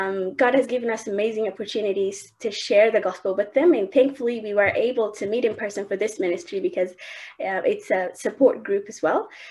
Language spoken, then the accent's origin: English; Ethiopia; English is a second language; moved away as an adult; now in London, United Kingdom; I'm a missionary from Ethiopia to Inspire St. James Church here in London. When I first moved here, my heart was to do outreach with everyone around their neighborhood.